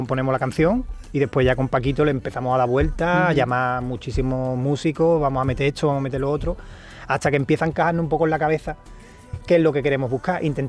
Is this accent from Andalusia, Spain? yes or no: yes; Jerez, Andalusia, Spain; moved away; Ahora vivo en Jerez. Ahora he vuelto, después de 20 años, he vuelto a mi casa. Después de 20 años.